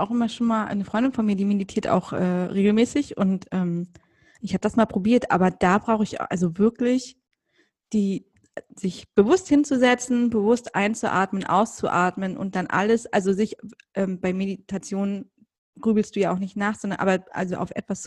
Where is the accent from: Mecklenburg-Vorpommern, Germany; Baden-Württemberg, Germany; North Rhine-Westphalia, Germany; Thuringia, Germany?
Mecklenburg-Vorpommern, Germany; Rostock; Ich war ja im Zoo in meiner Heimatstadt in Rostock.